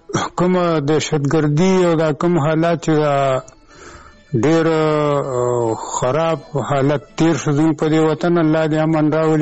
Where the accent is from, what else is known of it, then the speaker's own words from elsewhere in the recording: Badaber, Khyber Pakhtunkhwa, Pakistan; دا زمونږ بس پدری یعنی پلار نیکه کلی دی، خپل ذاتي کلی مو دی، پیدایش مې همدا دغه دی، استوګنه مې همدغه بډه بیره کې ده.